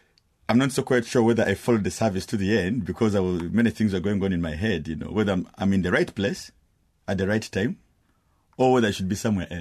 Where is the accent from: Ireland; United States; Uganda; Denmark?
Uganda; I was born a refugee. My parents fled the first genocide of 59. So I was born and raised in Uganda.